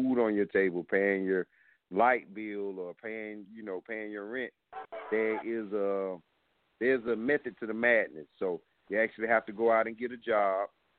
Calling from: South Carolina, United States; I'm calling from South Carolina.

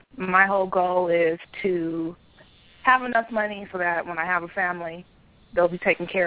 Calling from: Arizona, United States

